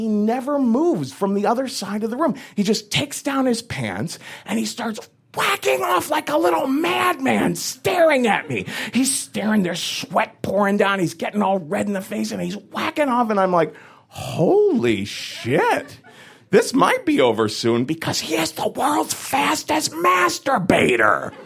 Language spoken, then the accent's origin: English; Ohio, United States; But I'm from Ohio. I don't know how to be disagreeable, you know?